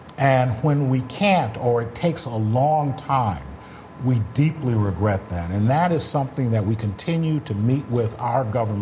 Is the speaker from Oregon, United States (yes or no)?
no; Queens, New York, United States; also born or lived in Harlem; I was born in Harlem. We moved to Queens. I went to high school in Brooklyn, so I'm all parts.